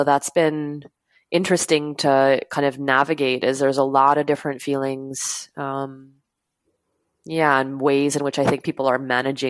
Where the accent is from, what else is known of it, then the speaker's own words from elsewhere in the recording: Edmonton, Alberta, Canada; now in Montreal, Canada; I'm originally from Edmonton, Alberta. I'm working out of Montreal, Quebec.